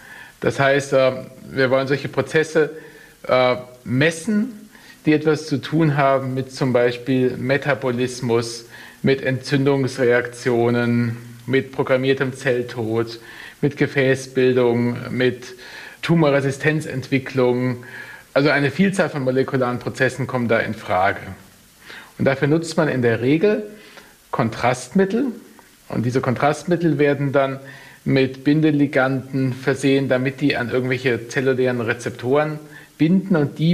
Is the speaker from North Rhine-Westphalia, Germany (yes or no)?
no; Mannheim, Baden-Württemberg, Germany; born there; Ich bin in Mannheim geboren und habe in Heidelberg Medizin studiert